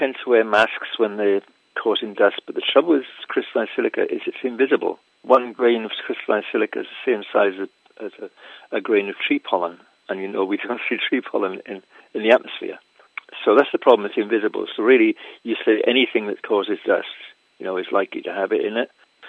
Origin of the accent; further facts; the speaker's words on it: Wales, United Kingdom; I grew up in Wales, South Wales, in a mining village